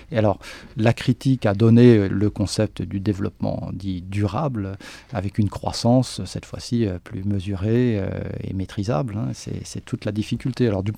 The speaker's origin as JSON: {"language": "French", "region": "Normandy", "country": "France", "tie": "born there", "said": "Vous savez, je suis né en Normandie."}